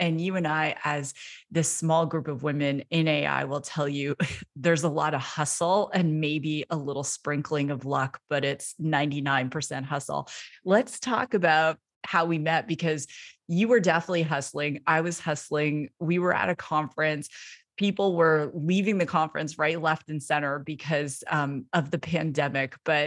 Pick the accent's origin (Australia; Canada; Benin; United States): Canada; I'm Canadian